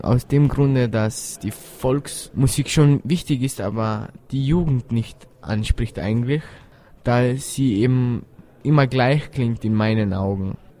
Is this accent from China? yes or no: no; Bosnia & Herzegovina; German is a second language; now in Austria; Bosnien, also vom Balkan.